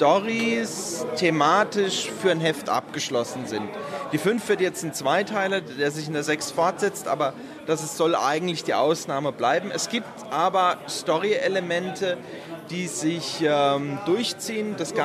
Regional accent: Landau, Rhineland-Palatinate, Germany; Ich bin aus Landau. Das ist so, oh je, wie weit von Bensheim weg? Circa eine Stunde mit dem Auto.

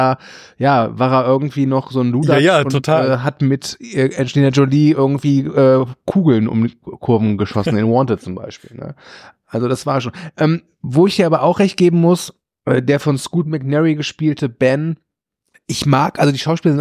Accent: Rhineland, Germany; Ich als Rheinländer natürlich kann sagen

